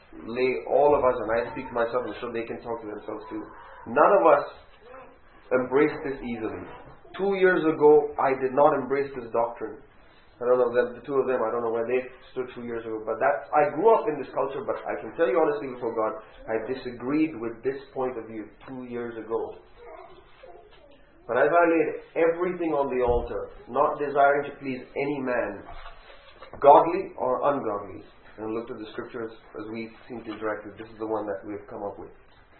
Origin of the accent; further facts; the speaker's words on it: India; Me being an Indian, I had to sacrifice and surrender the way I know people view me and my culture, being a patriarchal society where men many ways look down on women and treat women as second class. I wanted to be an enlightened Indian.